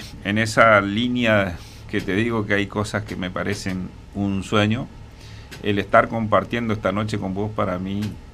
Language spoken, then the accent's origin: Spanish; Argentina; Me siento un argentino que quiera su patria.